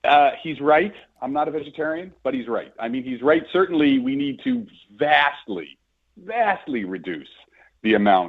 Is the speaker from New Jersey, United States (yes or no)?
yes; New Jersey, United States; Andrew, I'm from New Jersey, so this is just like kind of the way we do.